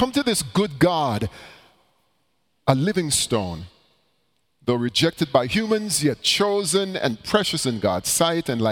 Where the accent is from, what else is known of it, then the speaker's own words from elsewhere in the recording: Jamaica; I'm from Jamaica.